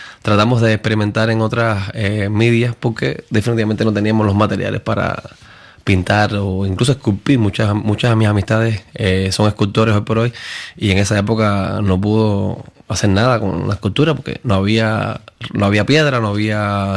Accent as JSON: {"language": "Spanish", "country": "Cuba", "moved": "yes", "lives_now": "Miami, United States", "said": "Bueno, cuando llego a Miami. Yo me fui de Cuba y..."}